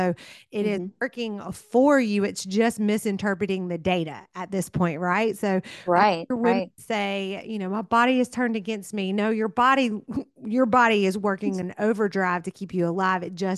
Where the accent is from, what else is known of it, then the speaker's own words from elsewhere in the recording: the South, United States; accent: southern; Take my southern accent out of that.